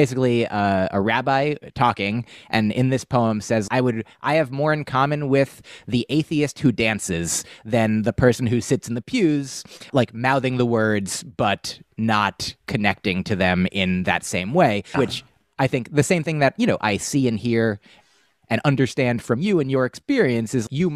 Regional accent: United States; I was raised by parents who ate meat. We grew up in the United States, which mostly eats meat.

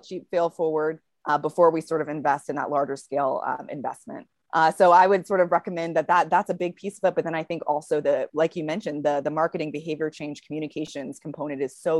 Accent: Georgia, United States; I'm from Georgia, and there's a lot of people here that live on septic.

